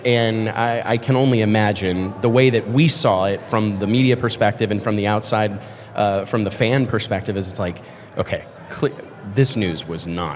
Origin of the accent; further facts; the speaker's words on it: Memphis, Tennessee, United States; We're from Memphis.